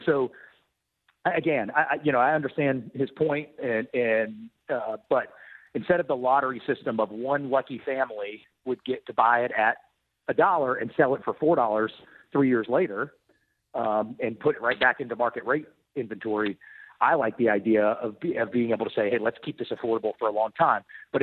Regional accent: United States; But I think this is a no-brainer as an American.

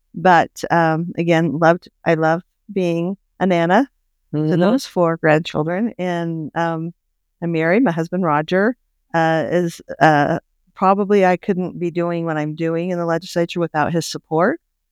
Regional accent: Worland, Wyoming, United States; Well, Amy, I grew up in Wyoming. I grew up in Warland and graduated high school from Warland High School.

